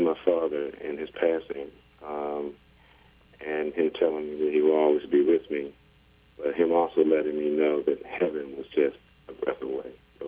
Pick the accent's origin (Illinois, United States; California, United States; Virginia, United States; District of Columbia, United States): District of Columbia, United States; Washington; At the age of 15 in my hometown in Washington, D.C., I had a dream of playing this instrument